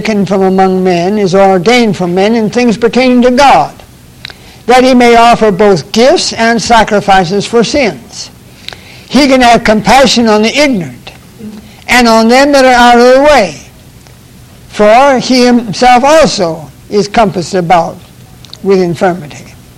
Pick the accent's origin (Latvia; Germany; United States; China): China; born there; first language zh; English is a second language; And I was born in China.